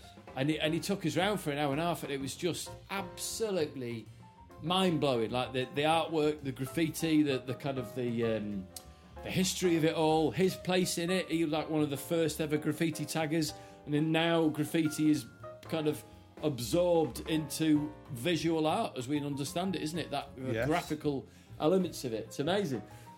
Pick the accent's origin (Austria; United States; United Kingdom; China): United Kingdom; it makes you realise how unbelievably apologetic we are as British people for everything.